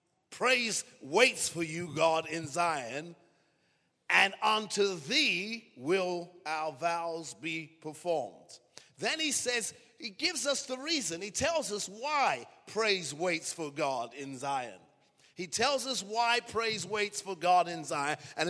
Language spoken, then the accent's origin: English; Battersea, London, United Kingdom; And I was raised in Southwest 11, Battersea.